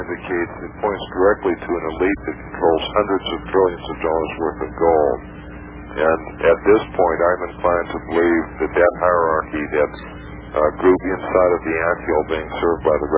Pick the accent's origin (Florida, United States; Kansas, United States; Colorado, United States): Florida, United States; I'm from Florida.